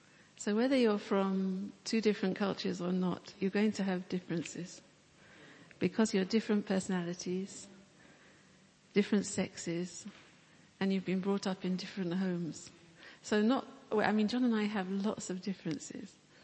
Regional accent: England, United Kingdom; now in Ghana; I'm from England. John is from Ghana. And we live in Ghana.

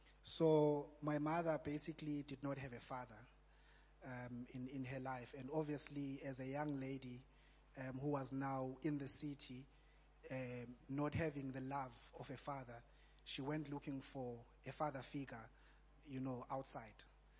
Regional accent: South Africa; as a young man growing up in South Africa.

